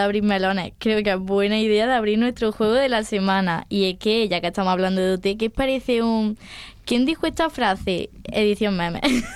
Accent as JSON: {"language": "Spanish", "town": "Pamplona", "region": "Navarre", "country": "Spain", "said": "Si es que soy de Pamplona."}